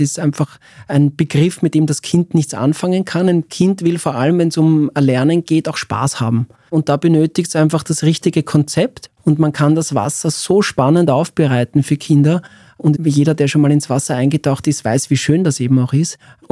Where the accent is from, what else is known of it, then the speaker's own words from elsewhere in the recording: Austria; bei uns in Österreich